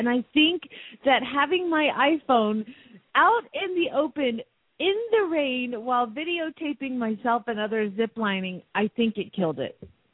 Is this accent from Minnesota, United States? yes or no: no; Phoenix, Arizona, United States; from Phoenix, Arizona